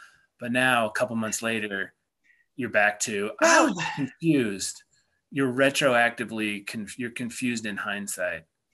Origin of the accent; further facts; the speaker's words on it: Colorado, United States; You know, and growing up in Colorado, you haven't had to deal with those types of things.